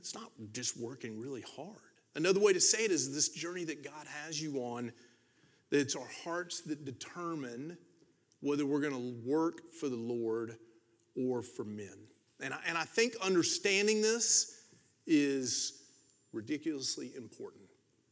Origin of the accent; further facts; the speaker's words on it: the South, United States; we're both from the South. We're kind of southern boys